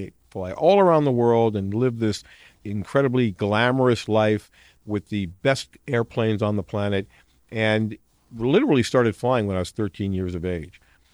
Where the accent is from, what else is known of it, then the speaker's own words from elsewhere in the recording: Queens, New York, United States; And as a young kid growing up in Queens, New York, literally living right between two major airports, John F. Kennedy Airport and LaGuardia Airport